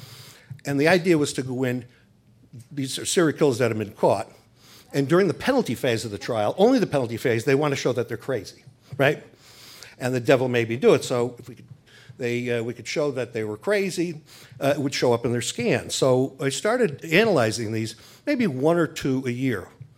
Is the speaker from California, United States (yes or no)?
no; New York, United States; growing up in New York, I was Catholic Boy of the Year in New York, which got me to meet Nelson Rockefeller.